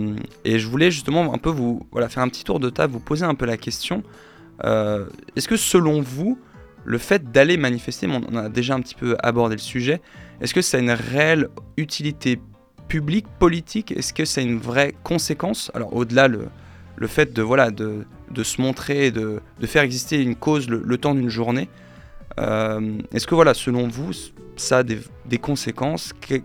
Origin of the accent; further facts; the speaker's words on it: France; now in Switzerland; je suis français à l'origine.